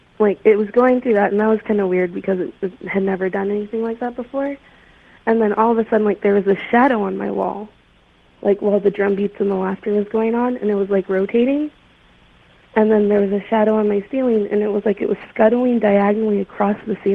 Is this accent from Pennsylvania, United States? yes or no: no; Chehalis, Washington, United States; I'm from Chehalis, Washington.